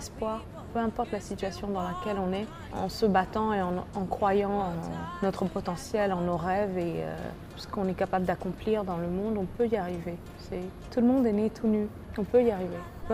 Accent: Mali; Je suis née et j'ai grandi au Mali.

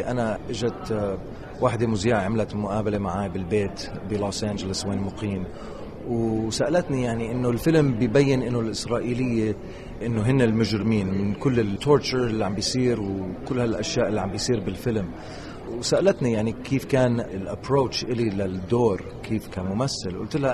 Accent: Kuwait; also born or lived in United States; أنا كفلسطيني. ويعني أول مرة إلي بفلسطين مع الفيلم، ولدت أنا بأمريكا بس ربيت بالكويت، بس الواحد يعني فلسطينه من قلبه من الداخل

